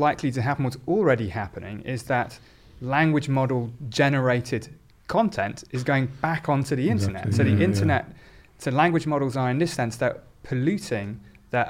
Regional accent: Oxford, South East England, United Kingdom; born there; I was born in Oxford, which would have been true

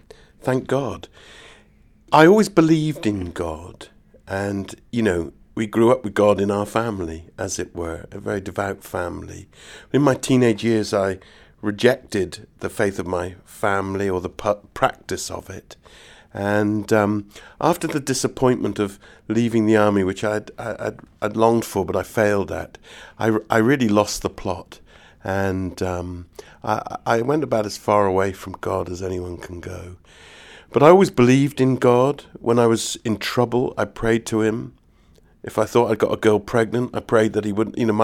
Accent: South West England, United Kingdom; I come from the West Country

